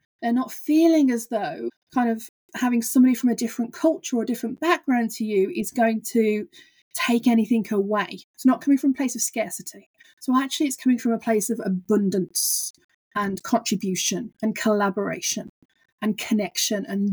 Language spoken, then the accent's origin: English; England, United Kingdom; also born or lived in Germany; I'm from England, and I lived in Germany for a while. And so I'm even more low context than most Canadians.